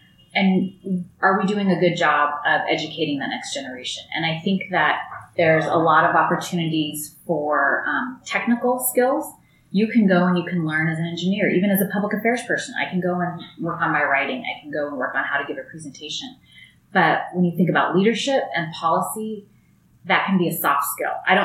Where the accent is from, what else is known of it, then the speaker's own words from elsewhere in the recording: California, United States; You can see, you know, I'm from California, you're from North Carolina.